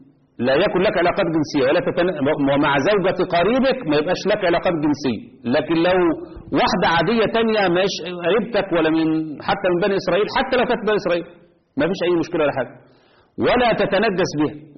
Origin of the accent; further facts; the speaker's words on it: Egypt; وخصوصا عندنا في مصر وخدوه